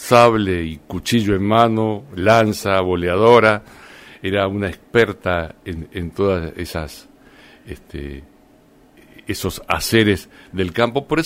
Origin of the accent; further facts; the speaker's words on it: Mendoza, Argentina; born there; poeta mendocino, de Guaymallén, ahí cerquita donde yo nací